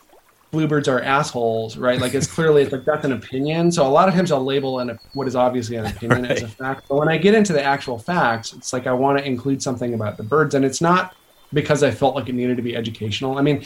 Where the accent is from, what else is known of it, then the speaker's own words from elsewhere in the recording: Pacific Northwest, United States; like my youth growing up in the Northwest bird, and they're everywhere in the Northwest.